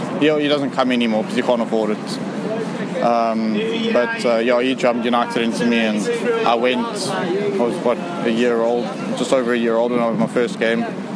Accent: Johannesburg, Gauteng, South Africa; born there; I was born in South Africa, Joburg, but I'm living here now.

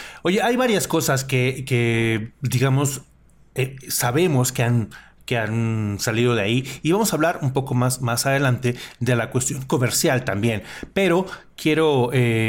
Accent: Mexico; Acá en México, de donde soy yo

